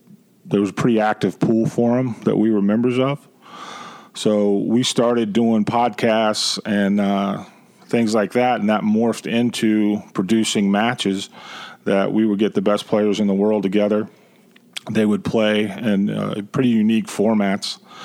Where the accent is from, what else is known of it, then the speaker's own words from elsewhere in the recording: Midwest, United States; My background, I'm from the Midwest, and I was in Indianapolis.